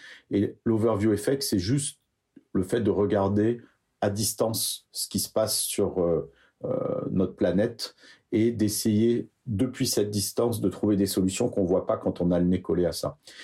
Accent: Nice, Provence-Alpes-Côte d'Azur, France; Moi, je suis niçois.

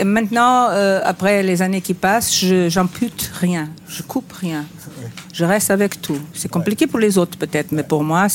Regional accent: Porto, Norte, Portugal; French is a second language; Et on a été beaucoup influencés par les Anglais, so British, surtout ouais. de la ville d'où je viens, Porto.

